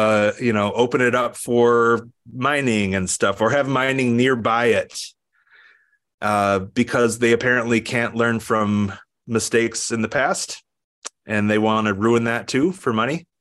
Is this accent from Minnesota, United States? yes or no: yes; Minneapolis, Minnesota, United States; it's the place I grew up in Minneapolis here